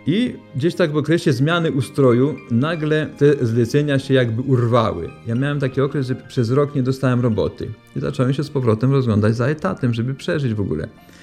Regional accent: Jawidz, Lublin Voivodeship, Poland; also born or lived in Lubartów; Urodziłem się w Lubartowie, a mieszkałem w takiej małej wiosce między Lubartowem a Lublinem w Jawidzu. W międzyczasie, kiedy tam mieszkałem, to skończyłem liceum klasyczne w Lublinie.

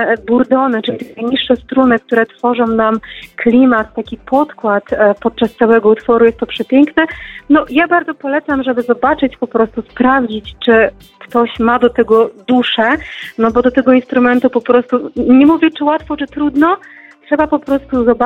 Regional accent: Nakło nad Notecią, Kuyavian-Pomeranian Voivodeship, Poland; Ja pochodzę właśnie z terenu właśnie Pałk, Kujaw, więc myślę, że bardzo, bardzo ciekawego. Generalnie zakład nad Notecią. Jestem nakielanką, że tak powiem, od urodzenia

